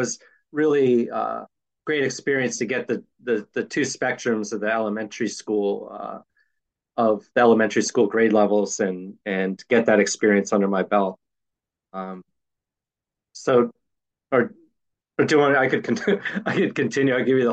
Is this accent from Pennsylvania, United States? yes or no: yes; Philadelphia, Pennsylvania, United States; now in California, United States; I'm originally from Philadelphia. I've been out here 23 years now, out here in California